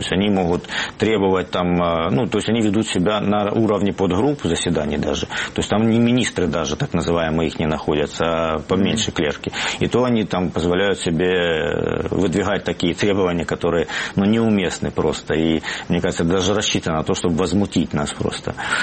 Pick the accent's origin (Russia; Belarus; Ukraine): Ukraine; Donbas; потому что я с Донбасса, я хочу туда вернуться.